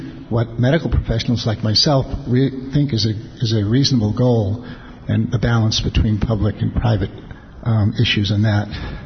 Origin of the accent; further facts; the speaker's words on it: San Diego, California, United States; from San Diego.